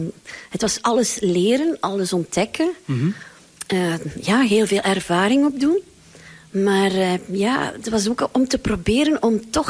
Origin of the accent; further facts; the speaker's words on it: Meulebeke, Flanders, Belgium; ik ben van Meulebeke.